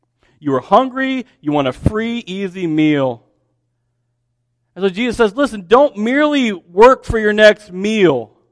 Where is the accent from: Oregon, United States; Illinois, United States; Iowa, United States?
Illinois, United States; Champaign; When I grew up in Champaign.